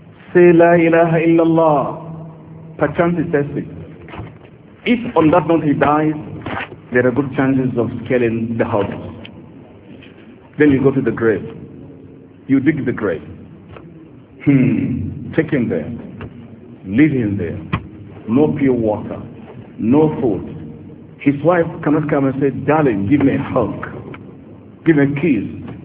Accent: Nigeria; I am Nigerian. And I'm proud of Nigerian language

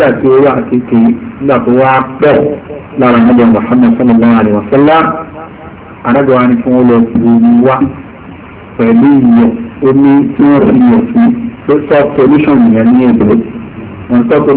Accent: Sudan; أنا من السودان

